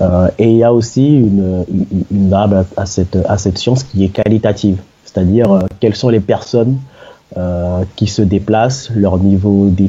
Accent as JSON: {"language": "French", "region": "French Guiana", "country": "France", "tie": "born there", "said": "Donc, je suis né en Guyane."}